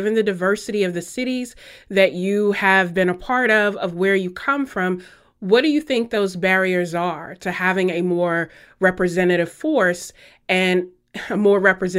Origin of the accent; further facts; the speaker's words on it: the South, United States; you know, I'm from the South, so I try not to talk about age